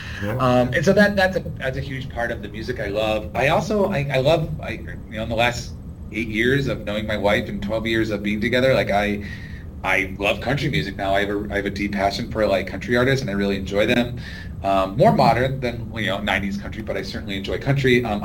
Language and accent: English; United States; it was never a question of being an American, would I be welcome?